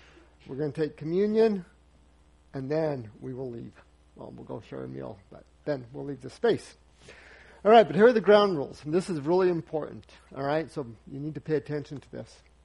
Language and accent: English; Pueblo, Colorado, United States; also born or lived in Arizona; I was born in Arizona. I was reared in Pueblo. And you know where Pueblo is, right?